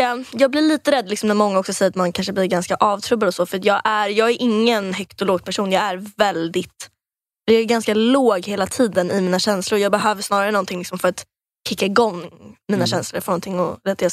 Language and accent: Swedish; Bromma, Stockholm County, Sweden; då hade jag liksom gått i grundskolan hemma i Bromma där jag bodde.